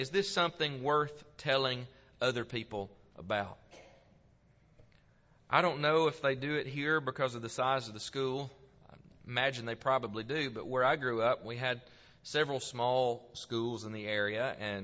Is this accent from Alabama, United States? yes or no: no; Tennessee, United States; now in Niota, United States; I grew up in West Tennessee. And it's flat.